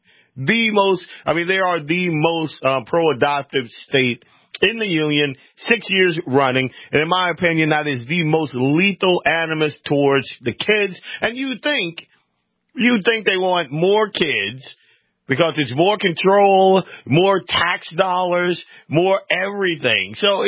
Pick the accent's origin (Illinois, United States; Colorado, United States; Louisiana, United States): Louisiana, United States; now in North Dakota, United States; It was my home state of Louisiana was named most pro-life.